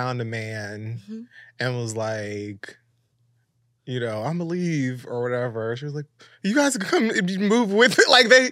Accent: United States; I'm a Jamaican American youngster, and Jamaicans are very that.

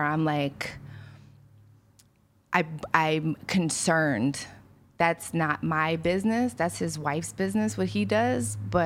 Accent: Philadelphia, Pennsylvania, United States; I grew up very poor in Philly.

